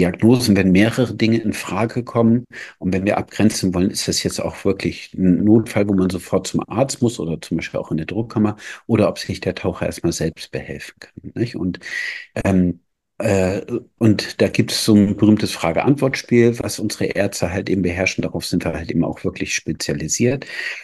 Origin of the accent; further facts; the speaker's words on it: Bremen, Germany; hier bei uns in Norddeutschland, ich komme ja aus Bremen